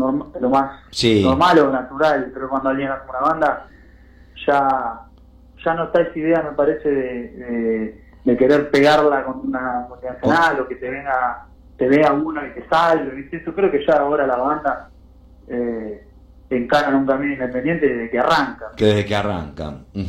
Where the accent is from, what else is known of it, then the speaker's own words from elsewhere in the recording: Buenos Aires, Argentina; Bueno, nosotros somos de Boedo.